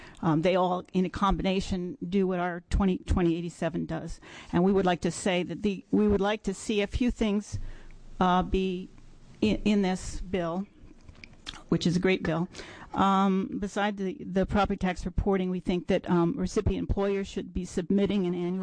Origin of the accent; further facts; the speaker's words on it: Oregon, United States; I'm from Washington County.